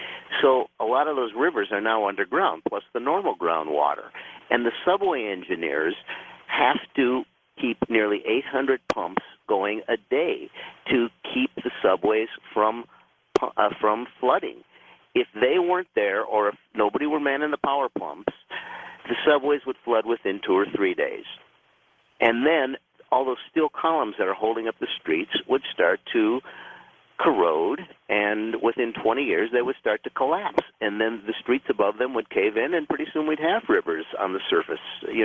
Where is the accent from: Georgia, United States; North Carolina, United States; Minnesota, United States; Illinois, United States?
Minnesota, United States; I know, that's my hometown. I had been over that thing many times.